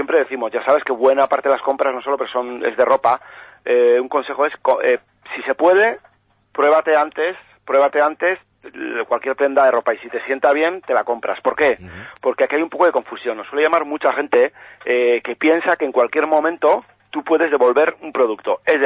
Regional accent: Navarre, Spain; Pues mira, gastamos de media cada navarro 73 euros.

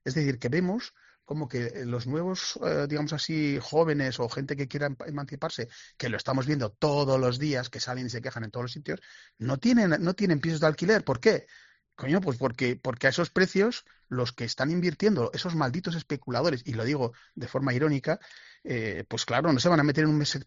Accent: Navarre, Spain; Yo soy de la Ribera y lo noto, ¿eh?

